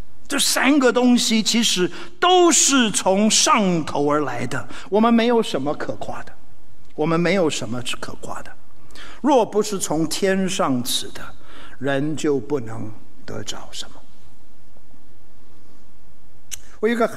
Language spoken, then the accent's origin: Chinese; Taiwan; 其实我在台湾出生长大